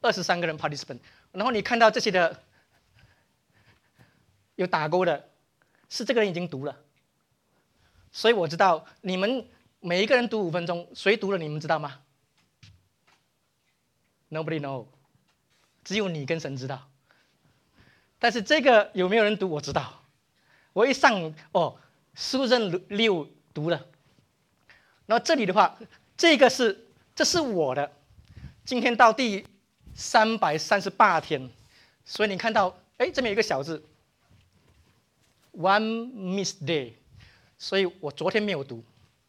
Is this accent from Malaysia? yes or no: yes; Malaysia; 你们中文程度比我好，因为我马来西亚来的，我中文程度有限，所以我读的比较慢。